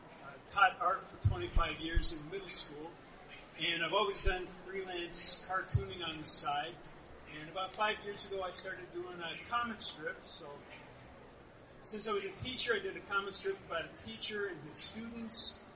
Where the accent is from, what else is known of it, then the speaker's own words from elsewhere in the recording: San Antonio, Texas, United States; I'm from San Antonio